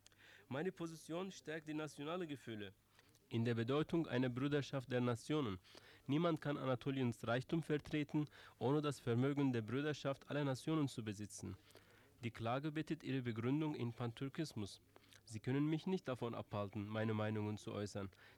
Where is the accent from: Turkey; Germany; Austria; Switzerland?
Turkey; Ich bin Türke